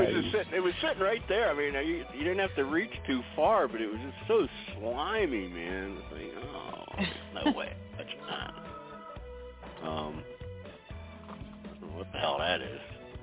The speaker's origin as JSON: {"language": "English", "region": "Scotland", "country": "United Kingdom", "said": "As Scottish as I am not going for that."}